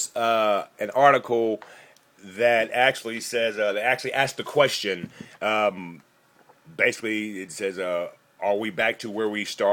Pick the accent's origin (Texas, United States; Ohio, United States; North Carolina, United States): Texas, United States; Houston; You know, I'm from Houston. Well, Dean Swag and I both are from Houston.